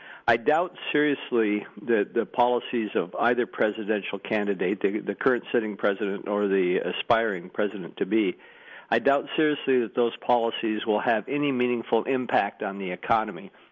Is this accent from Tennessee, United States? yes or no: no; North Dakota, United States; trailing only North Dakota, my home state.